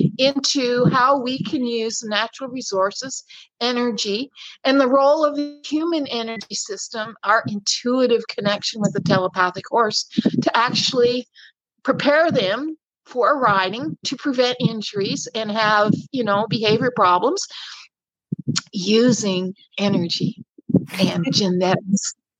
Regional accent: Canada; So growing up in Canada, I had great opportunities out in the bush to ride bush horses.

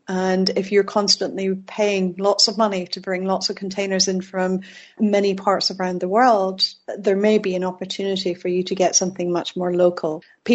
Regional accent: Scotland, United Kingdom; accent: mixed; I have a kind of mixed accent, but people can still hear when I'm talking in another country that I'm Scottish

